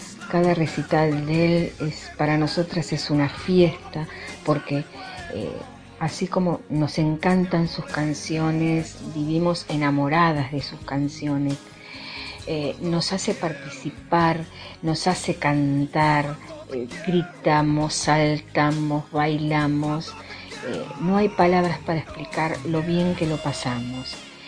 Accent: Argentina; soy de Argentina y pertenezco al club de fans … Buenos Aires.

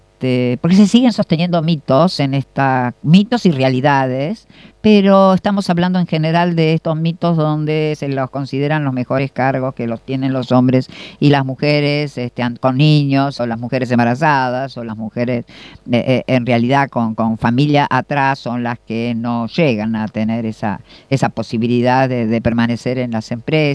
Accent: San Martín, Buenos Aires Province, Argentina; que soy del distrito de San Martín, de la provincia de Buenos Aires

